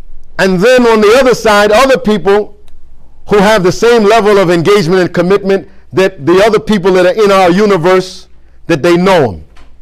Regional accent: Fez, Fès-Meknès, Morocco; now in United States; not like back in Fez. You don't tell your parents, you growing up in Fez, this is what I'm going

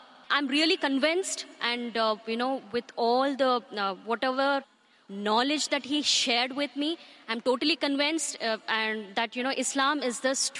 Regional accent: India; moved away as an adult; now in Dubai, United Arab Emirates; I'm from India and I'm actually a born Christian. And I migrated to Dubai recently, August 2011.

